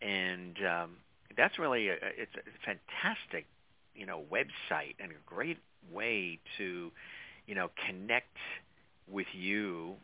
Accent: Long Island, New York, United States; growing up out east on Long Island, exactly.

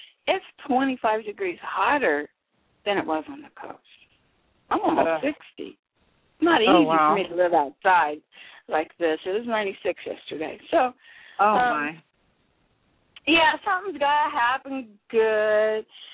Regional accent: Indiana, United States; now in Sacramento, United States; We didn't grow up together. I grew up in Indiana.

